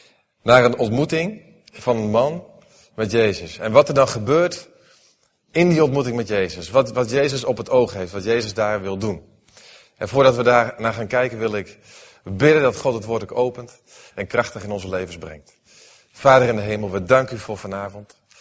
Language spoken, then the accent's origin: Dutch; Netherlands; toen dacht ik van ja, als wij als Nederlanders 's ochtends wakker worden op zondagochtend.